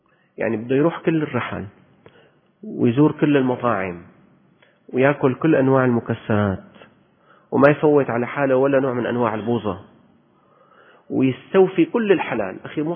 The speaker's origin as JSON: {"language": "Arabic", "country": "Syria", "said": "ليش البياعين عندنا بالشام كانوا كلما باعوك شيء"}